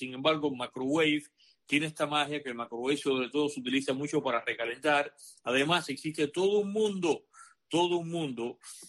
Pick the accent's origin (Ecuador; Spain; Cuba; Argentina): Cuba; now in United States; Yo hasta que me fui de Cuba en el año 92, todavía en Cuba sabía que existía y había alguno por aquí, alguno por allá, pero francamente el hornillo de microwave no existía. Y aquí, cuando llegué a Estados Unidos